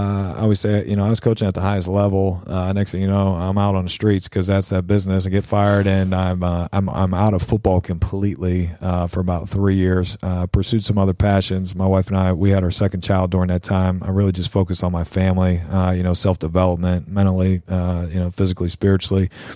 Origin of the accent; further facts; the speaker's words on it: Pittsburgh, Pennsylvania, United States; I grew up in the Pittsburgh area.